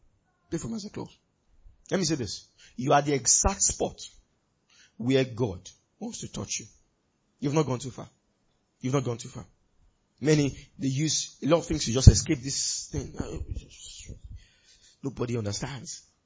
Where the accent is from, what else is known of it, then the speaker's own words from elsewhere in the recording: Ibadan, Oyo, Nigeria; I grew up in Ibadan, sorry.